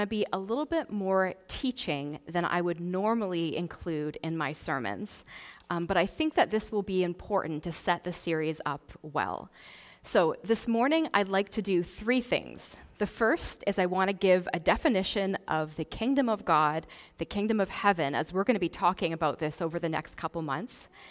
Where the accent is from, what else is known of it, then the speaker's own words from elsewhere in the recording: Ottawa, Ontario, Canada; also born or lived in France; now in Vancouver, Canada; Now, I'm not originally from BC. I grew up in Ontario, and I still have one sister, and my parents live in Ottawa now, which is where I'm from. I moved to Vancouver about 12 years ago now to do a master's at Regent College at UBC.